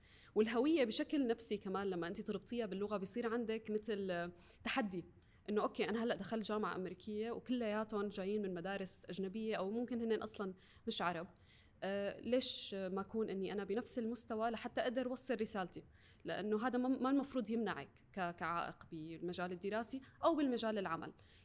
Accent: United Arab Emirates; accent: Syrian; ولا هويتي لهجة سورية ولا لهجة بلاد الشام أو إلى آخره. لأني تربيت بالإمارات كمان صار عندي تعرض أكثر لكل اللهجات العربية الأخرى،

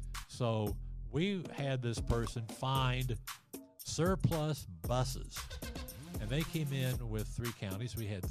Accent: St. Joseph, Missouri, United States; Head Start was already established in my hometown of St. Joseph, Missouri.

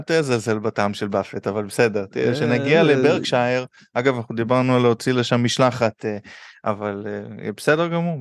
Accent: Seattle, Washington, United States; אני גדלתי כמה שנים בארצות הברית, ושם אתה הולך לסופר ואתה קונה פטל, איפה שהיינו בסיאטל

